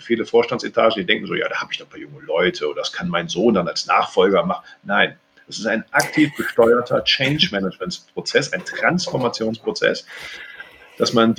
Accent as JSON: {"language": "German", "town": "Cologne", "region": "North Rhine-Westphalia", "country": "Germany", "said": "als Kölner vergleiche ich das gerne mit diesem Karnevalsproblem."}